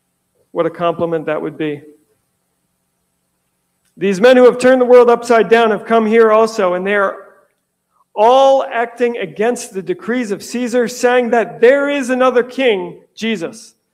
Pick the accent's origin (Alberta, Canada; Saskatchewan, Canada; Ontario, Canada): Ontario, Canada; Marathon; born there; I was born in Marathon, Ontario.